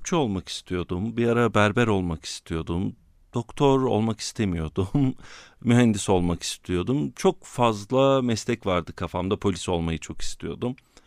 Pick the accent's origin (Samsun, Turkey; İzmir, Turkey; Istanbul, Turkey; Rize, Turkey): İzmir, Turkey; also born or lived in Ankara; now in Eskişehir, Turkey; Ben 1979 doğumluyum. Ankara doğumluyum. İzmir'de büyüdüm. İlkokul, ortaokul ve lise yıllarımı İzmir'de geçirdikten sonra Eskişehir'e geldim ve ortalama 25 yıldır da Eskişehir'de yaşıyorum.